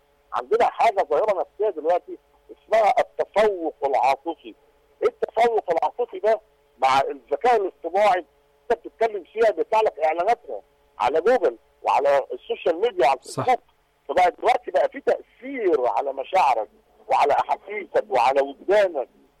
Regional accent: Egypt; يعني كان زمان التسول ده معروف عندنا في مصر

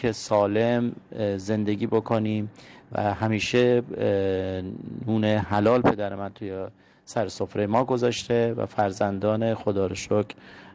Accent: Abadan, Khuzestan, Iran; now in Ardabil, Iran; والا ما وقتی جنگ شد رفتیم دیگه، این لهجمون تغییر که حالا که اومدیم مقداری سخت شده

